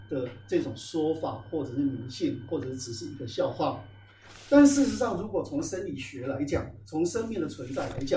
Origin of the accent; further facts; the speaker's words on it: Taiwan; 因为我们是华人，但是我们有中国的文化跟台湾的文化不太一样。我们台湾人